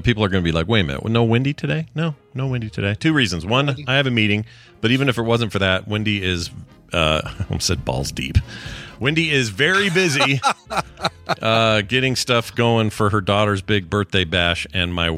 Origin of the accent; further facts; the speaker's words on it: New Jersey, United States; Growing up on the Jersey Shore, we'd hear this from the Bernies, or the Bennies, sorry.